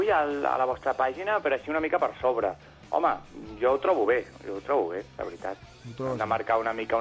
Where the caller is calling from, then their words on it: Barcelona, Catalonia, Spain; de Barcelona.